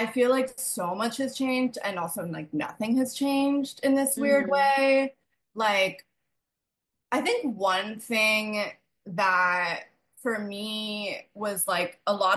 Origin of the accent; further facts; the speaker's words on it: Indiana, United States; I grew up in Indiana as well, so like popular, it has a certain look, like a certain style.